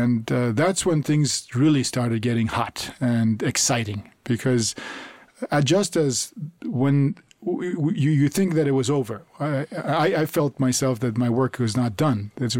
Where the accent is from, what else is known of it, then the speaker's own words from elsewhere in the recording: Iran; I was born and raised in Iran